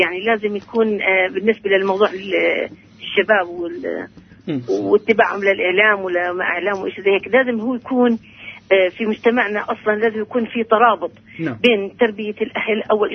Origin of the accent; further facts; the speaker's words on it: Palestine; يعني عندنا في فلسطين